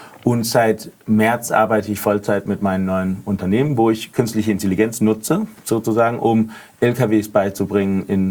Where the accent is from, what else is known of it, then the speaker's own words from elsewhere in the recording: Denmark; German is a second language; now in Berlin, Germany; wie du sagst, und ich komme aus Dänemark und habe seit 7 Jahren hier in Berlin gelebt.